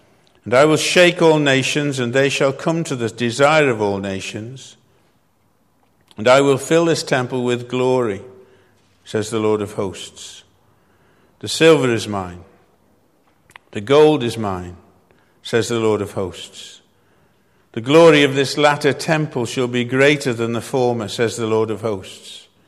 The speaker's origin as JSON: {"language": "English", "region": "Wales", "country": "United Kingdom", "accent": "North Walian", "said": "But I'm from North Wales, I'm a Gog, so I say Zerubbabel."}